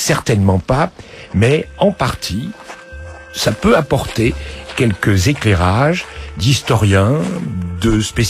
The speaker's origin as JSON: {"language": "French", "country": "France", "said": "Nous sommes des citoyens français"}